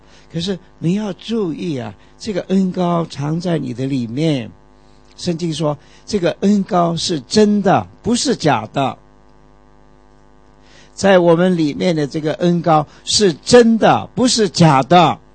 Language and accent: Chinese; China; 这个师父在我们中国人观念当中啊，都是什么都懂的